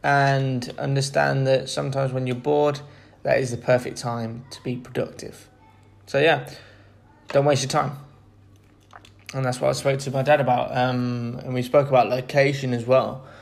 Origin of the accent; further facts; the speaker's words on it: United Kingdom; I'm British